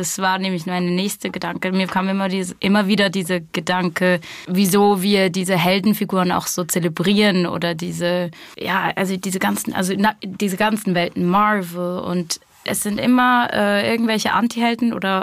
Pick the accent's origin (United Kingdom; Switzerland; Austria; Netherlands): United Kingdom; England; Ich bin Engländerin.